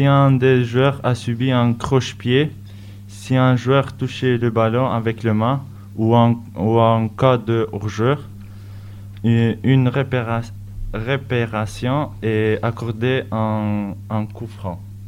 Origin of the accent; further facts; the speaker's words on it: Kosovo; French is a second language; je viens du Kosovo, j'ai 17 ans.